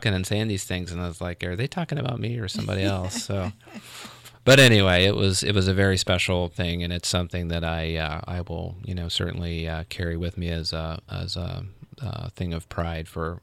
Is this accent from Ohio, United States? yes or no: yes; Portsmouth, Ohio, United States; I grew up in Southern Ohio, so I'm sensitive to this